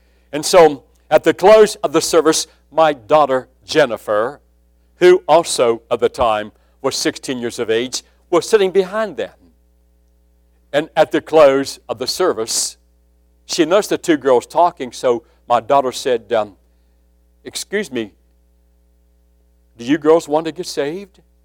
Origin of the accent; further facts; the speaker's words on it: West Virginia, United States; I said, "Well, sir, I'm from West Virginia. I've hunted all my life."